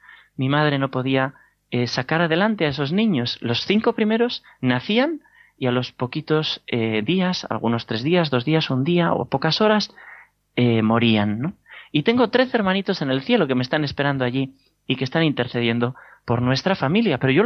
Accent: Corella, Navarre, Spain; Recuerdo en mi pueblo de Corella, de pequeñito, mi padre llevando los pasos de Semana Santa por la calle

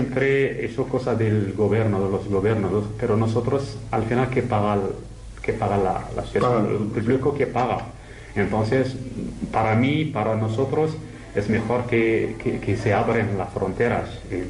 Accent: Oujda, Oriental, Morocco; Spanish is a second language; now in Spain; soy de Marruecos, de ciudad de Oujda. Es una ciudad que casi de nador, cuando cruzamos el mar de Almería, casi 100 kilómetros. Una ciudad que se llama Oujda.

